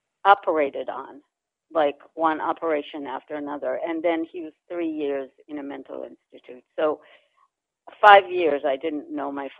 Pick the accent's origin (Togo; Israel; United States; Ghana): Israel; Well, I grew up in Israel when Israel was just, you know, a very young country.